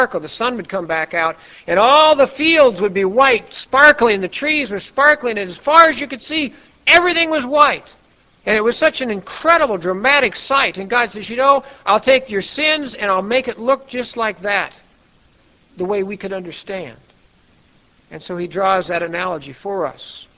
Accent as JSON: {"language": "English", "region": "Montana", "country": "United States", "tie": "born or raised there", "said": "When we were kids, I grew up in Montana."}